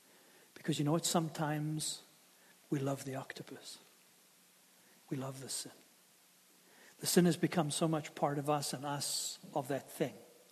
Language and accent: English; South Africa; when I grew up in South Africa, one of the things that we like to do as kids, go along the ocean in the rock pools